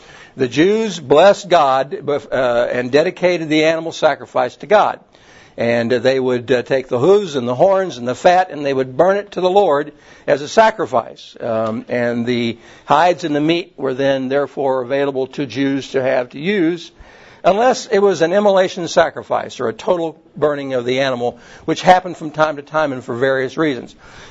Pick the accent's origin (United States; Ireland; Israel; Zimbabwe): United States; the South; All of us have learned growing up in the South that you do that you care for people.